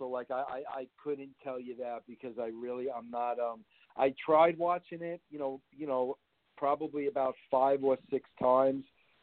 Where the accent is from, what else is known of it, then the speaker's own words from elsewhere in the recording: New York City, New York, United States; born there; And hey, bro, I was born in Brooklyn.